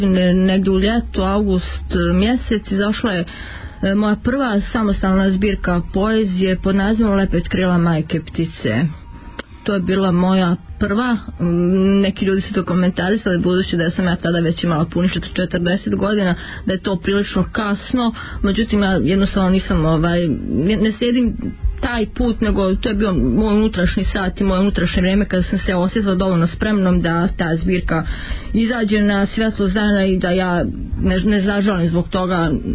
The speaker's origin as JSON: {"language": "Bosnian", "country": "Bosnia & Herzegovina", "said": "Ja sam iz Bosne i Hercegovine"}